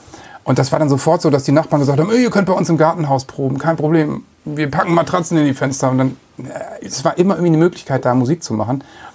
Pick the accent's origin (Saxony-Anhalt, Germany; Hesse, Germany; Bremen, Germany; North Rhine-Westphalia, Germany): Bremen, Germany; born there; now in Hamburg, Germany; bin in Bremen geboren